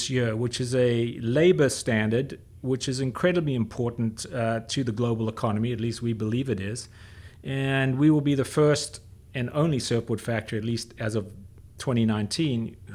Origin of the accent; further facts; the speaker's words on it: South Africa; I grew up in South Africa. When I was a kid in the 60s, surfing had a terrible reputation.